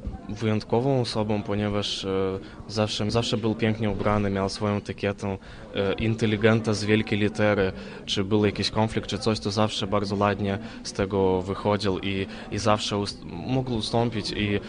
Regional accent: Vilnius, Vilnius County, Lithuania; Ja jestem z Wilna, chodziłem zawsze do polskiej szkoły i na co dzień rozmawiamy z rodziną po polsku.

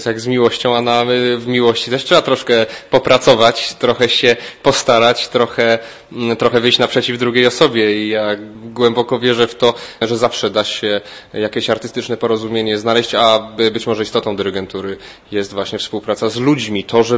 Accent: Poznań, Greater Poland Voivodeship, Poland; ja jestem poznaniakiem, urodziłem się w Poznaniu, tu chodziłem do szkół i bardzo dobrze się tu zawsze czuję, bo jestem u siebie.

